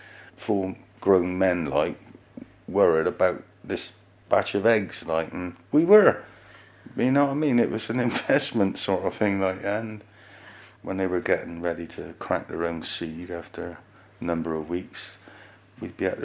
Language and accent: English; Bristol, South West England, United Kingdom; I'm from Bristol.